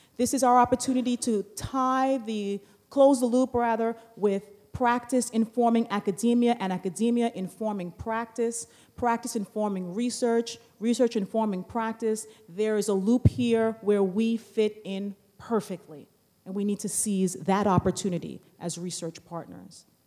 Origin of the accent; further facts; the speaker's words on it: New York, United States; And I'm from New York, where driving is aggressive.